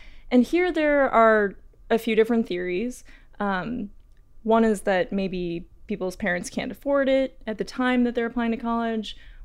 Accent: Greenwich, Connecticut, United States; also born or lived in New York; I was born in New York. I was raised in Greenwich, Connecticut. And Greenwich is like one of the wealthiest parts of the country.

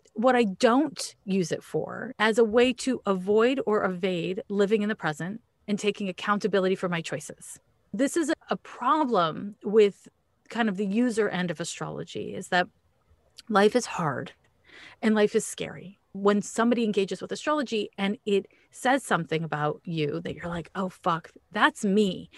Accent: Montreal, Quebec, Canada; I'm from Montreal, Quebec. I was born in the mid-70s

